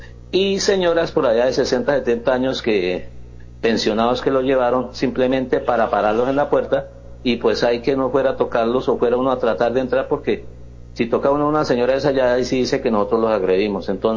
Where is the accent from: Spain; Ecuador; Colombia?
Colombia; Bucaramanga, Santander; Yo vivo en Bucaramanga, soy un ciudadano bumangués, y no merecemos los bumangueses tener estos representantes. Soy santandereano